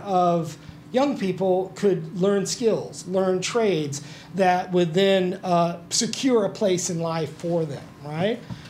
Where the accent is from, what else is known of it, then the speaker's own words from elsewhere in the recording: New Orleans, Louisiana, United States; so also a chef, born and raised in New Orleans, grew up in like a food world, right?